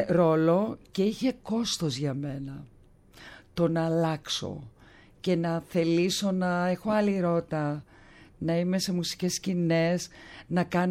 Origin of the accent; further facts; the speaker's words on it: Cyprus; και την Κύπρο», που είναι η πατρίδα μου